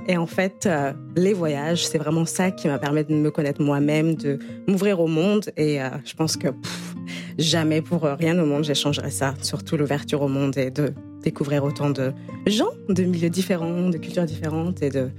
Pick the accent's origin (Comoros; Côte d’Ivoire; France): France; Nantes, Pays de la Loire; mon papa qui est né au Congo et qui est venu faire ses études en France à 19 ans et qui n'est jamais retourné au Congo. Donc, moi, j'ai grandi à Nantes, qui est la frontière. Bon, c'est un peu polémique, mais moi, je me sens bretonne.